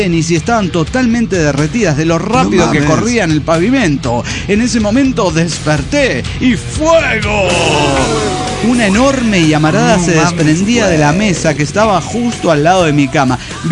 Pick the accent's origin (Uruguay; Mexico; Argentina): Mexico; Valparaíso, Zacatecas; now in Zacatecas, Mexico; A las primeras semanas de vivir solo en Zacatecas, regresé una noche de mi pueblo natal, Valparaíso, que es donde nací